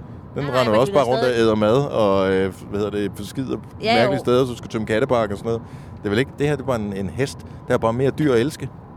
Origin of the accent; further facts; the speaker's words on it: Region of Southern Denmark, Denmark; Det er sådan noget, det lærer du som fynbo lynhurtigt at spotte.